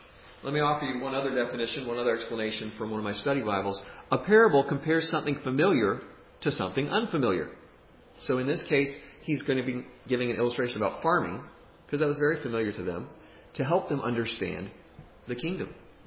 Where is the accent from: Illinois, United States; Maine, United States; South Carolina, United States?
South Carolina, United States; also born or lived in Georgia; I'm from South Carolina. We lived in Georgia a while.